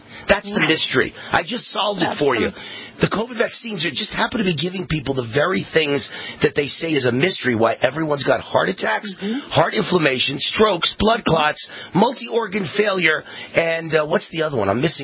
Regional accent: New York, United States; I grew up in Westchester and spent a lot of time in Long Island

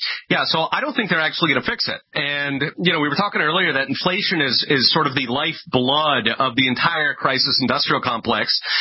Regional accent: Philadelphia, Pennsylvania, United States; I grew up in Philadelphia, and you walk through like South Philly and you can see all the street corners.

